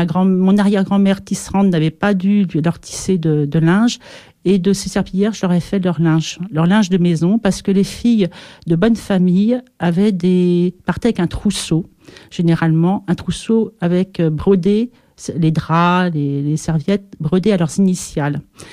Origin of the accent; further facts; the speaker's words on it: Nouvelle-Aquitaine, France; je suis française, d'origine donc des Pyrénées de ce côté-là.